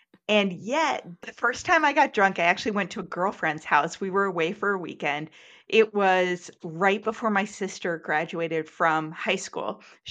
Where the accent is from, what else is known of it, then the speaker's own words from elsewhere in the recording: Seattle, Washington, United States; I'm a big red wine girl. I'm from Seattle. Like it was in the top bullets of who I was.